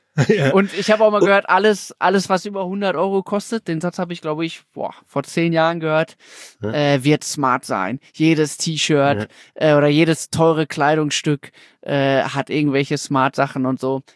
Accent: North Rhine-Westphalia, Germany; Ich bin ja aus dem Ruhrgebiet.

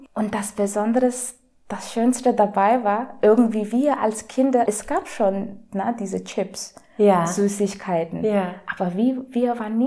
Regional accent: India; German is a second language; also born or lived in Mumbai; Ah, ich komme aus Indien.

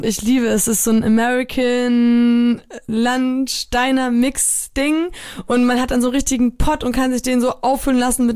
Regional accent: Flensburg, Schleswig-Holstein, Germany; als Kind bin ich in dem Glauben aufgewachsen, dass er der König von Flensburg ist.

